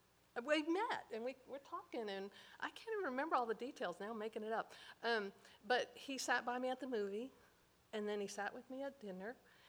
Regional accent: Louisiana, United States; I came to the area from Louisiana to teach at the school and in Richardson.

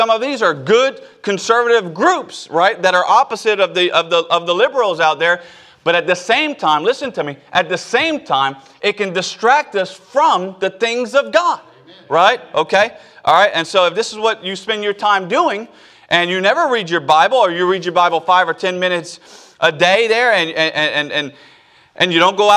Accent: Louisiana, United States; now in Oklahoma, United States; But I'm born and raised. I'm a Cajun man there.

